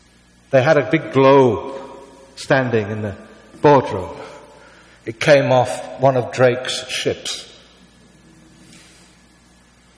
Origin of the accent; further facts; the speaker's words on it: Hull, Yorkshire and the Humber, United Kingdom; Drive 40 miles east of York, and you'll come to my hometown, Hull, where you'll find another Minster church, Holy Trinity.